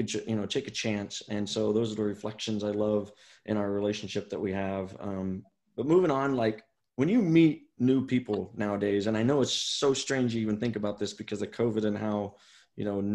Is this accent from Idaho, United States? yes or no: yes; Boise, Idaho, United States; He doesn't want to hang out with a poor ghetto kid like me. I'm from South Central Boise, you know